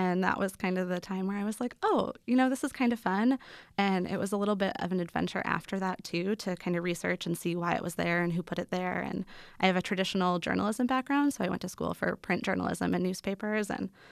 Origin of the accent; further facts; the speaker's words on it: Chicago, Illinois, United States; So I had spent, growing up in Chicago, I do a lot of Des Moines to Chicago driving and to visit family and that kind of thing.